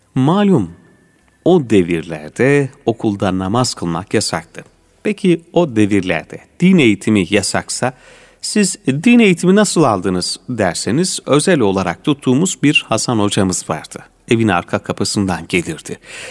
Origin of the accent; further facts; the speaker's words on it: Aksaray, Aksaray Province, Turkey; born there; 1936 Aksaray doğumluyum.